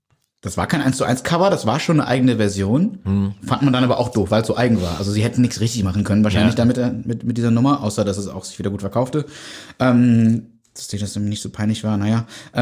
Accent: North Rhine-Westphalia, Germany; Also ich bin am Niederrhein groß geworden, da gab es Antenne Niederrhein.

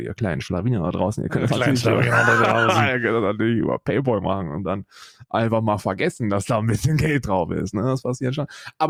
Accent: Germany; die Bundesrepublik Deutschland, meinem Heimatland.

